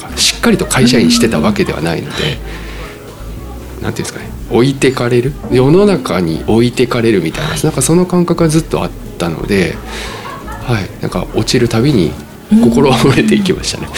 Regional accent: Kitakyushu, Fukuoka, Japan; 一回実家に帰る、地元に帰ろうっていうので北九州戻って、それから勉強したって感じです

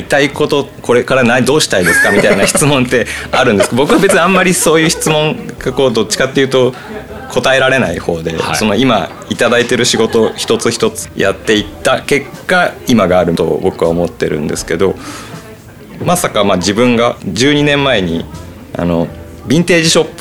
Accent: Izumo, Shimane, Japan; 自分は出雲市湖陵町の出身で

